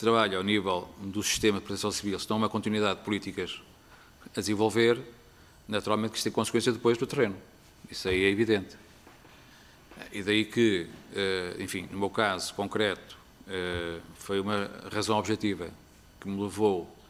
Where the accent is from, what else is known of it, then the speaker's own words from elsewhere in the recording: Lamego, Viseu, Portugal; um incêndio que, por acaso, foi na minha terra, em Lamego